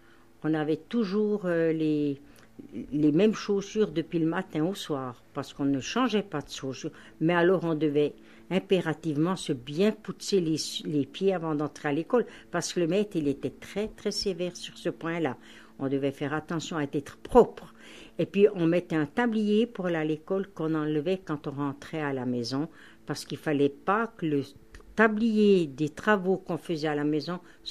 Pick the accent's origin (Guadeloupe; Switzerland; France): Switzerland; Rouge-Terre, Jura; mais j'étais une fille vermeille. Je suis née au Rouge-Terre le 1er mars 1926 et j'ai fait toutes mes écoles, les 7 années, premièrement, les 7 premières années à l'école au Rouge-Terre, puis la 8e année au pensionnat des Ursulines à Porrentruy.